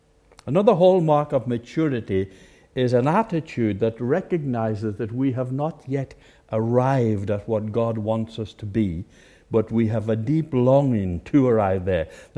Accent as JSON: {"language": "English", "country": "Ireland", "tie": "born or raised there", "said": "I come from Ireland, as you know. I was brought up in the country."}